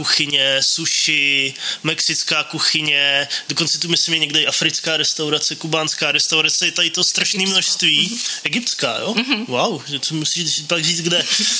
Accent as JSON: {"language": "Czech", "town": "České Budějovice", "region": "South Bohemian Region", "country": "Czechia", "lives_now": "Brno, Czech Republic", "said": "Jako já jsem náplava z Českých Budějovic"}